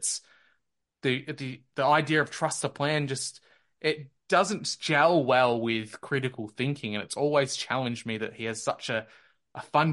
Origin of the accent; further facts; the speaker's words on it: Australia; And as an Australian